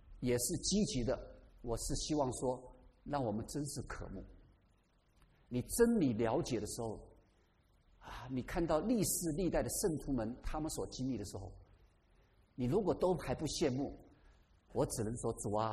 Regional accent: China; 这就是我们中国人哈

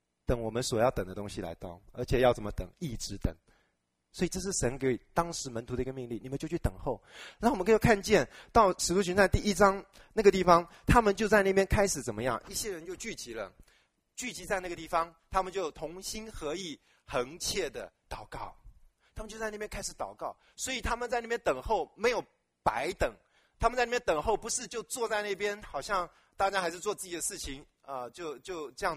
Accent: China; 我们中国人就讲说你就等就是很不好的事情

